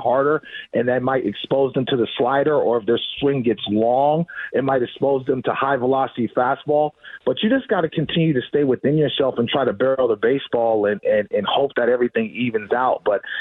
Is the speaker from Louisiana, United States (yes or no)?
no; California, United States; I'm from Northern California, so I know all about a marine layer pitching in San Francisco.